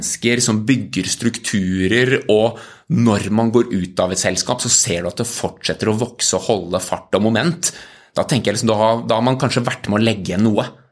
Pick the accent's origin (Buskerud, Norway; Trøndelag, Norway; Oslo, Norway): Oslo, Norway; Jeg kommer fra Oslo